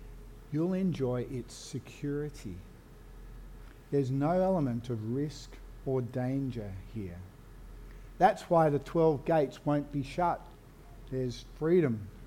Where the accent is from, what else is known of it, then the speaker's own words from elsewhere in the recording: Australia; Oh yeah, I'm an Aussie, I'm a Christian.